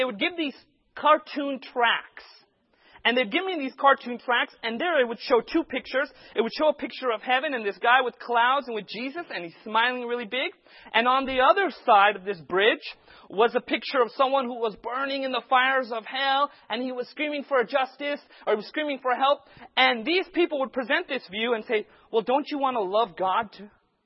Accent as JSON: {"language": "English", "town": "Modesto", "region": "California", "country": "United States", "said": "Well, I'm from Modesto, right?"}